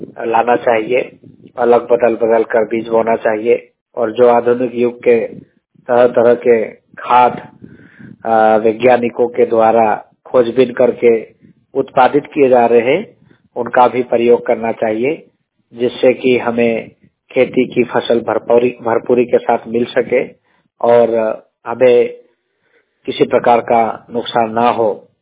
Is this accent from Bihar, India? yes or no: no; Pati, Madhya Pradesh, India; और मैं बड़वानी जिले के पाटी तहसील का निवासी हूँ।